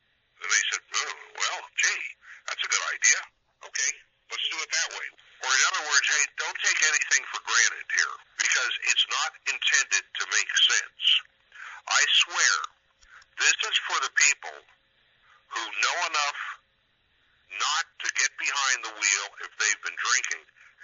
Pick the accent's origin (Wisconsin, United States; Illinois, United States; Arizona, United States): Arizona, United States; Tucson; I was advised of a hearing right here in my hometown of Tucson, Arizona.